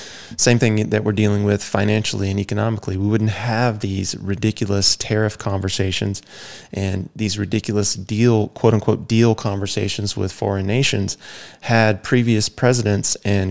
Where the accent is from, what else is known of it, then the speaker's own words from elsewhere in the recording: United States; you're German and I'm American